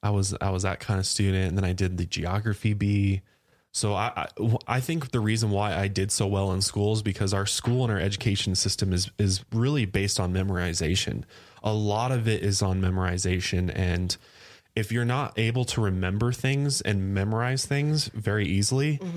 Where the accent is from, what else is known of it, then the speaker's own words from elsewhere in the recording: Las Vegas, Nevada, United States; born there; also born or lived in Colorado / Oklahoma; I was born in Las Vegas and we lived there for a little while. Then we moved to Colorado and then we moved to Oklahoma, and we moved a bunch of times